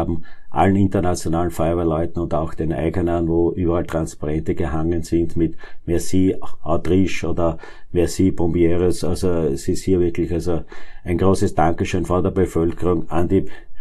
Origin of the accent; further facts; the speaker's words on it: Lower Austria, Austria; bei uns in Österreich. Ich komme aus dem Bezirk Neunkirchen